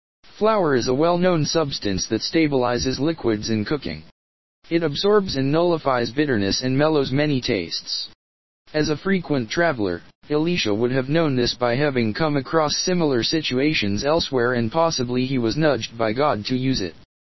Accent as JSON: {"language": "English", "region": "Louisiana", "country": "United States", "tie": "born there", "said": "I was born in Louisiana a few years after these boys were"}